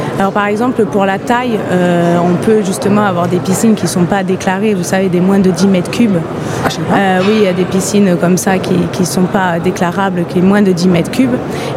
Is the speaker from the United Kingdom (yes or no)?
yes; England, United Kingdom; French is a second language; Je suis anglaise, donc oui, je parle couramment anglais, sûrement mieux que le français d'ailleurs.